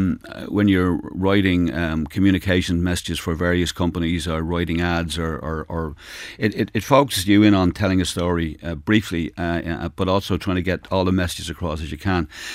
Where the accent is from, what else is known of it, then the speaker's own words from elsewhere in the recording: Cabra, County Dublin, Ireland; Well, I grew up in Cabra